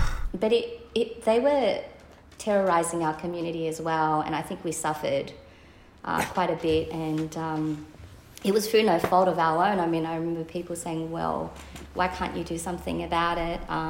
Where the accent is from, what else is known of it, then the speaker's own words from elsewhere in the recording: Cabramatta, New South Wales, Australia; And growing up in Cabramatta, it was just a very historical time in Australia's history.